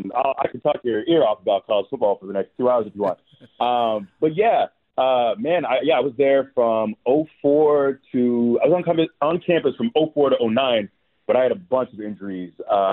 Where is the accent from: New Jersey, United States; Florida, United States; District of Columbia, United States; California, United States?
Florida, United States; you know, I grew up in Florida, but, you know, those noon games, when I was a kid, those games would always be the Big Ten games